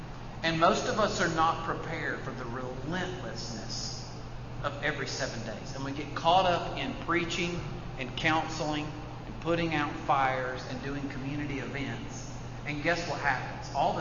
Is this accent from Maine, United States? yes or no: no; Birmingham, Alabama, United States; now in Atlanta, United States; Actually, I'm from Birmingham, Alabama, and I moved in 1999 to Atlanta to start a new church.